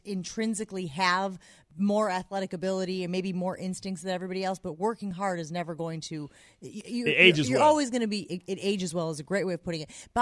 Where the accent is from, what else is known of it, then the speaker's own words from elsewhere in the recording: Illinois, United States; I'm from Northern Illinois, north of Chicago.